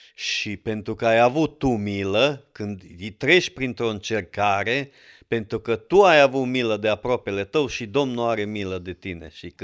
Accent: Ruscova, Maramureș County, Romania; de acolo de unde suntem noi născuți, adică eu sunt din Ruscova

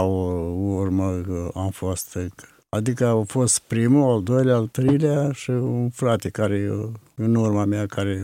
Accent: Bursușeni, Romania; born there; Am născut în Bursușeni, comuna Pereștii, în anul la 25 noiembrie 1929. M-am născut în creștine ortodoxe

